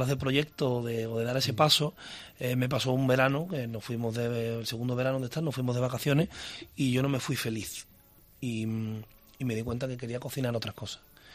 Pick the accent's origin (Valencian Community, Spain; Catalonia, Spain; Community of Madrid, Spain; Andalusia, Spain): Andalusia, Spain; Seville; mi barrio, en Los Remedios. Bueno, aunque nací en la calle Baños, pero me crié en Los Remedios.